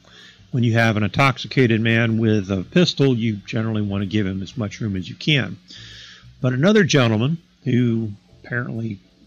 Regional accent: United States; Now, growing up in Madison County myself, I was told several times that Madison County was a dry county

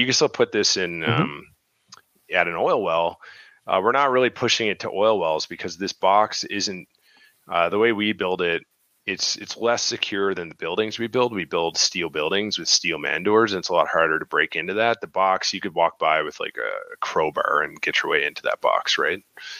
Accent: Canada; And since we're Canadian, let's talk Canadian politics.

